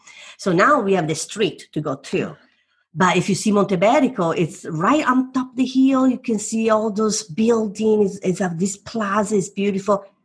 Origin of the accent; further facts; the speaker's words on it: Vicenza, Veneto, Italy; also born or lived in southern Italy; Cosenza, and my father is from Vicenza. So I grew up both places. I did a little bit, a couple of years in down south, and then the rest of my growing up in Vicenza.